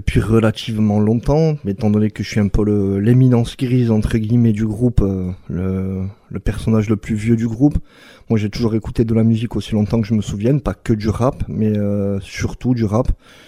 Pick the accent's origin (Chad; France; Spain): France; Bayonne, Nouvelle-Aquitaine; je suis de Bayonne.